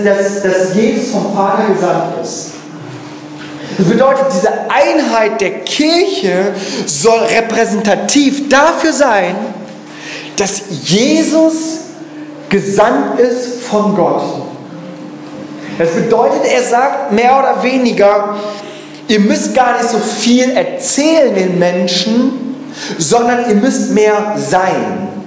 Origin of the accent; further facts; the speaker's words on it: Germany; Wir sind aus Korea, ursprünglich aus Korea, aber in Deutschland geboren und aufgewachsen. Das erklärt es, warum wir so aussehen und warum ich so rede.